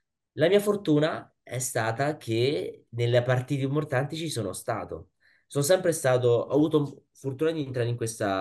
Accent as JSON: {"language": "Italian", "town": "Rome", "region": "Lazio", "country": "Italy", "tie": "born or raised there", "said": "tutta la mia anche da parte di mio padre e mia madre veniamo da Roma, quindi io, ecco, sono sempre cresciuto a Roma."}